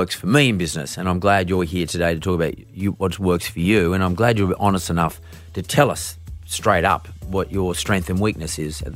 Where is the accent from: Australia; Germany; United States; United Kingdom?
Australia; I'm from Australia